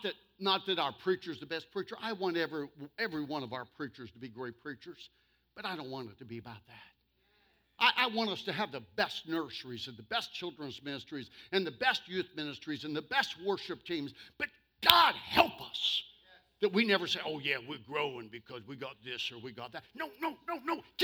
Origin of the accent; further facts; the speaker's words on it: Roaring Spring, Pennsylvania, United States; born there; Now, I was born in Roaring Spring, Pennsylvania. I understand hillbilly. All of my relatives, we're from the hills of PA. Coal mining is our background.